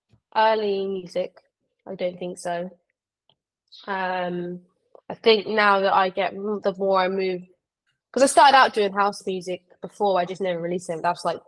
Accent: South East England, United Kingdom; moved away as an adult; because I was from parent towns near Portsmouth, so it was like uni towns

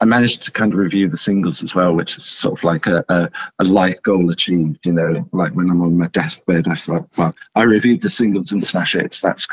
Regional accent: Ipswich, East of England, United Kingdom; I did one in my hometown, which was my first sort of thing, and which was really lovely.

